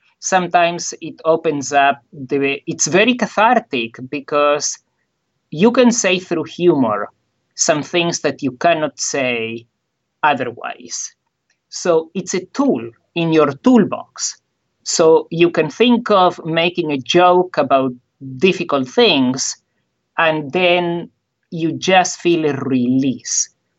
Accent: Argentina; born there; accent: funny accent; English is a second language; also born or lived in Israel / Canada / Australia; I speak with a funny accent. You gave it all away because you told them I was born in Argentina and I lived in Israel, Canada, and Australia.

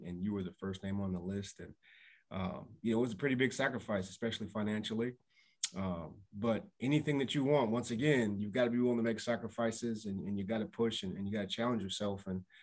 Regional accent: Indiana, United States; you know, I'm from Indiana, but I just love Lafayette, West Lafayette community.

